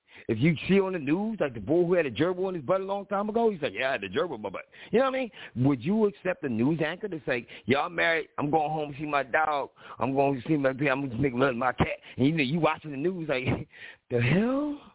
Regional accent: Philadelphia, Pennsylvania, United States; just like he said, he's from Compton, I'm from Philly. I'm a whole different type of terminology.

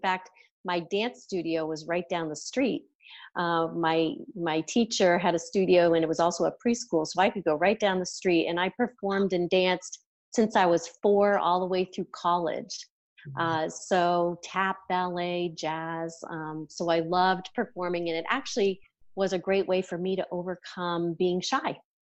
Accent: Massachusetts, United States; But I grew up in Massachusetts. We had an ice rink that my dad built in our backyard.

